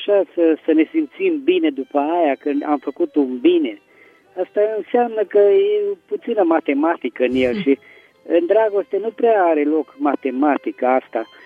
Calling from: Petroșani, Hunedoara County, Romania; din Petrușani.

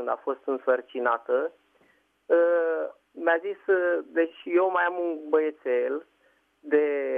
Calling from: Băneasa, Giurgiu County, Romania; sunt din Comuna Băneasa, județul Giurgiu

